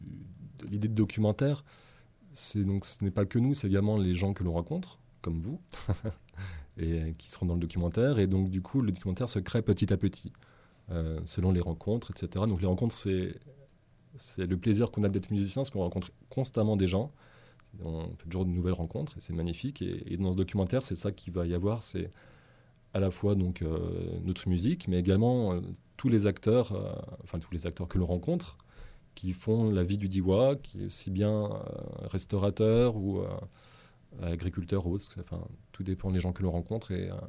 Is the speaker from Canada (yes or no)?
no; Lyon, Auvergne-Rhône-Alpes, France